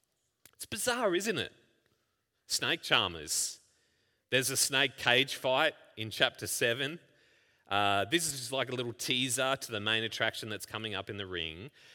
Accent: Ipswich, Queensland, Australia; Some of you know I grew up in Queensland.

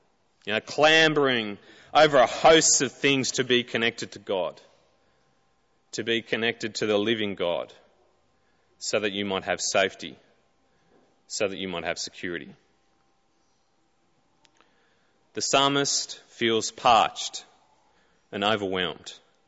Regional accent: Toowoomba, Queensland, Australia; And I was from Toowoomba, and if you know, it's one of the coldest parts of Queensland.

